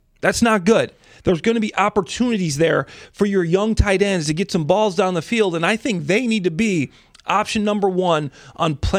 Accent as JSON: {"language": "English", "town": "Dwight", "region": "Illinois", "country": "United States", "said": "I'm from Dwight, Illinois. I know. I'm from a small town."}